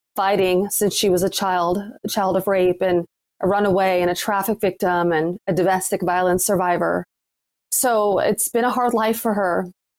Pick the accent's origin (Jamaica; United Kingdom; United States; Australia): United Kingdom; Oxford, South East England; I grew up in Oxford, England.